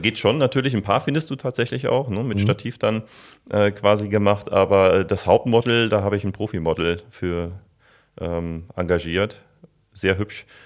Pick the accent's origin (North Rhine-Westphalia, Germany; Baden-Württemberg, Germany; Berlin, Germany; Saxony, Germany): North Rhine-Westphalia, Germany; Jülich; also born or lived in Heinsberg; obwohl ich auch eine Zeit lang, auch wenn ich aus gebürtiger Jülicher bin, Mutgrad sozusagen, wenn ich eine Zeit lang in Heinsberg gelebt habe